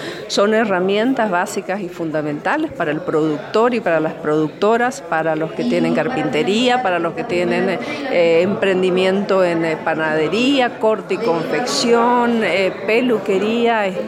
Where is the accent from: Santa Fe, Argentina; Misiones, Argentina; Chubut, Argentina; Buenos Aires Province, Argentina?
Misiones, Argentina; El Soberbio; born there; Yo nací en El Soberbio, en La Chacra. A mí me salvó la educación gratuita.